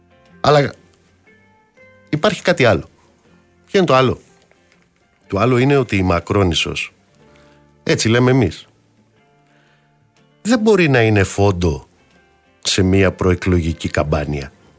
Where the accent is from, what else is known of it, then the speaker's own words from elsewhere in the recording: Amaliada, Western Greece, Greece; στην πατρίδα μου κάτω στην Αμαλιάδα